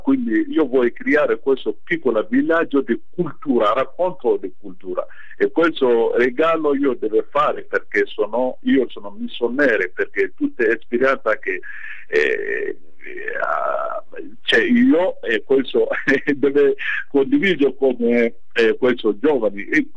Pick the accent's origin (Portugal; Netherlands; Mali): Mali; born there; Italian is a second language; il regalo che io può fare a mio paese dove è nato io